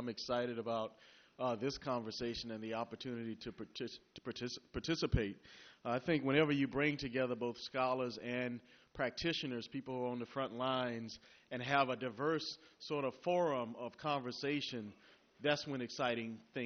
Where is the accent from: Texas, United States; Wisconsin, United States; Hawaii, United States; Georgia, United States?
Georgia, United States; Vidalia; Now, I'm from Georgia, southeast Georgia, a little place called Vidalia.